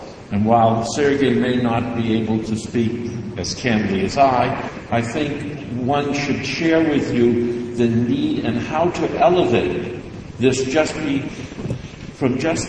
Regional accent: Ukraine; English is a second language; I'm from Ukraine, too

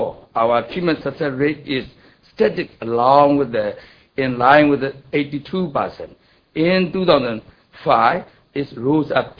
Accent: Myanmar; English is a second language; I'm from Myanmar

